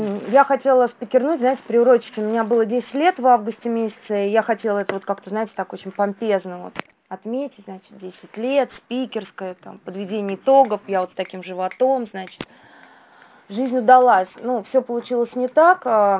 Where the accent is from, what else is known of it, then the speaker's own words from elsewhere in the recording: Moscow, Russia; Я выросла здесь, в Москве, и жила с бабушкой. Сперва жила с мамой, с папой до 5 лет, потом жила с бабушкой.